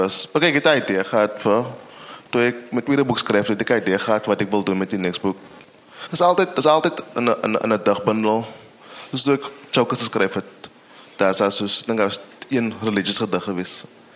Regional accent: Western Cape, South Africa; accent: Kaaps; first language Kaaps

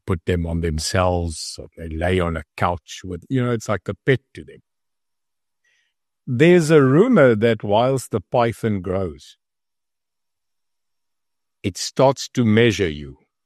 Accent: South Africa; And if we were, as a South African, the government, a python, measuring the size of the USA

